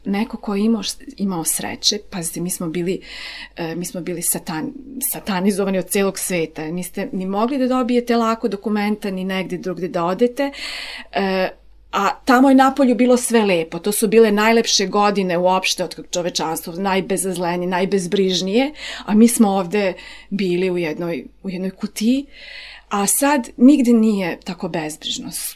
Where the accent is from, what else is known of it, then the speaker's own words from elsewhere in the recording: Sarajevo, Federation of Bosnia and Herzegovina, Bosnia & Herzegovina; now in Serbia; ja sam recimo iz Sarajeva, ja sam bila ovde izbeglica